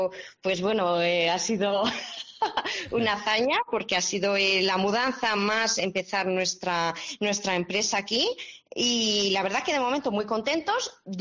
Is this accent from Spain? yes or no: yes; Segovia, Castile and León, Spain; Yo quería volver a Segovia, de donde soy, donde tengo mi familia y mis amigos